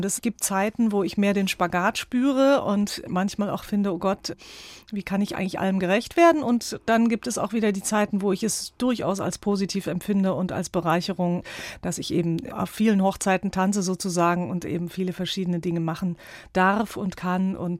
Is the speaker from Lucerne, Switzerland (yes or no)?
no; Zurich, Switzerland; Ich bin ja in Zürich aufgewachsen